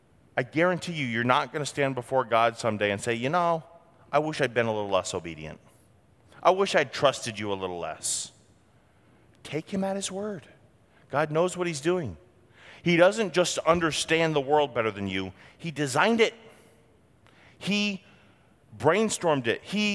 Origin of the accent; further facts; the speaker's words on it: New England, United States; now in Wisconsin, United States; But I grew up in New England, liberal New England.